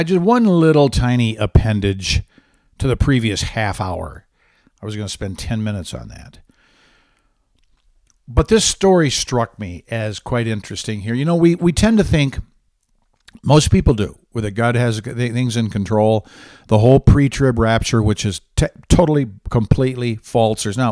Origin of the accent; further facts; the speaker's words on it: Michigan, United States; Hey, I'm from Michigan.